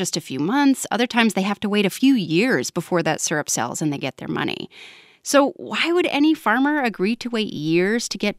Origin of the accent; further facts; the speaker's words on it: Vermont, United States; My home state of Vermont really likes to play up its role as the United States' largest producer of maple syrup.